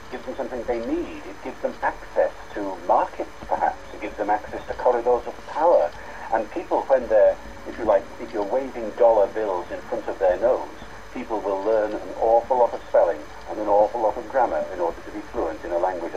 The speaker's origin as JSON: {"language": "English", "region": "Wales", "country": "United Kingdom", "said": "I come from a part of the world where this has happened. I come from Wales, and in Wales, Welsh was under a very strong threat from English for many decades."}